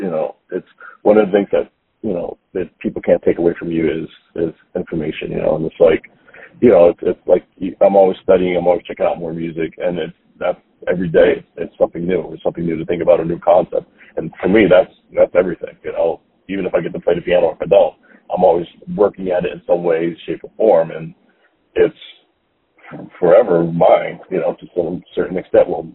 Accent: Philadelphia, Pennsylvania, United States; You know, when I was growing up in Philly, then we're talking about not just the Philly jazz scene, we're talking about the Philly scene in general.

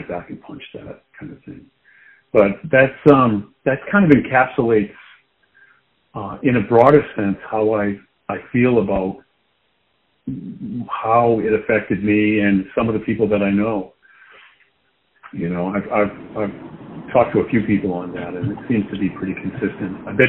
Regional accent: Boston, Massachusetts, United States; even though I grew up in Boston and the Red Sox, you know, were the team.

